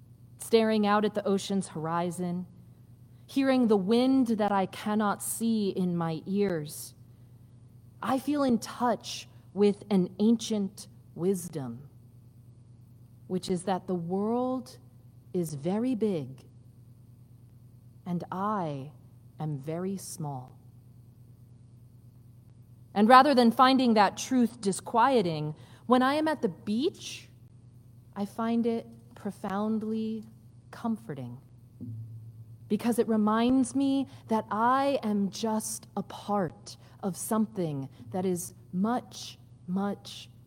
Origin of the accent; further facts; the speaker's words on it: Connecticut, United States; also born or lived in Portland, Maine; I grew up on the Long Island Sound in Connecticut, and I used to live in Portland, Maine.